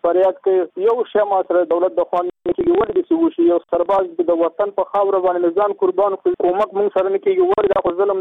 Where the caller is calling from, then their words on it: Nangarhar, Afghanistan; د ننګرهار ولایت